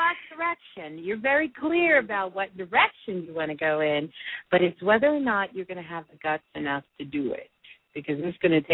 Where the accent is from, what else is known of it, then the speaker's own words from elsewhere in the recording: Brooklyn, New York, United States; born there; That's my birthplace, my human birthplace is Brooklyn.